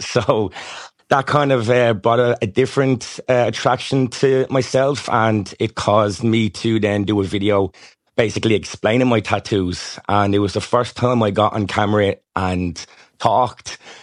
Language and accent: English; Ireland; accent: Irish; so being Irish off the bat was pretty easy because I didn't have to have a certain Irish accent.